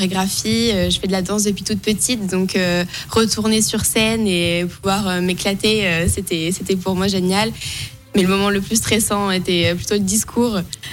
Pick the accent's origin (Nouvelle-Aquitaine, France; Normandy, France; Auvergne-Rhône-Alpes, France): Normandy, France; Mortain-Bocage; De Mortain. Je viens de Mortain-Bocage, dans le sud de Manche.